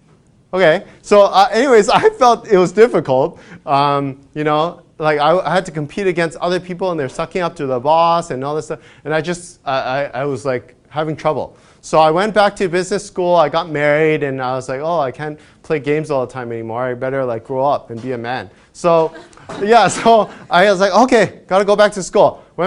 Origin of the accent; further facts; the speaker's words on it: Vancouver, British Columbia, Canada; And I'm born and raised in Vancouver. I lived in Burnaby in the beginning. Then I moved over to the West Side, went to a school called Churchill, then went into UBC to study psychology and Mandarin.